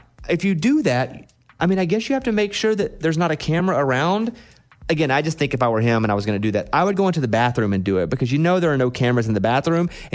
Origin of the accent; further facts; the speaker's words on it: Arkansas, United States; Yeah, Shay's like me. We grew up in Arkansas, so we have guns.